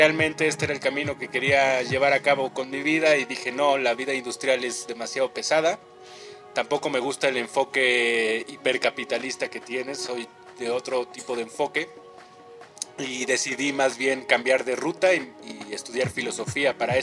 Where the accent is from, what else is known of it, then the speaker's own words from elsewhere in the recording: Mexico City, Mexico; Bueno, pues yo nací aquí en la Ciudad de México y aquí hice todo lo que fue la primaria, la secundaria y la prepa.